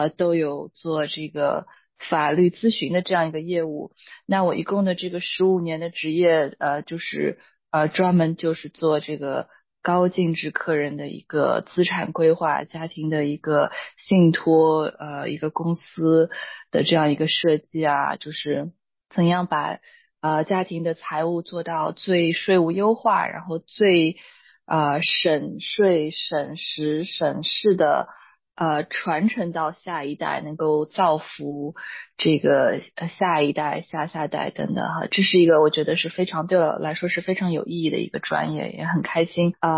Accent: Suzhou, Jiangsu, China; moved away as an adult; also born or lived in New York; now in United States; 我来美国也快20年了，是这个苏州，天堂苏州是我的家乡哈，然后来到美国，首先是在东海岸纽约读攻读的法学院和一个税法的硕士

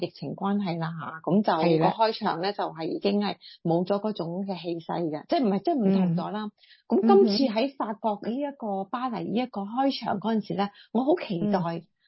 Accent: Hong Kong; 我哋香港人其实我哋自己都系香港人曾经长大啦。

